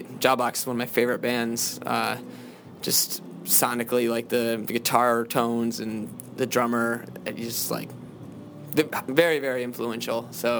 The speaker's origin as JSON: {"language": "English", "town": "Buffalo", "region": "New York", "country": "United States", "said": "which, you know, we're from Buffalo, New York"}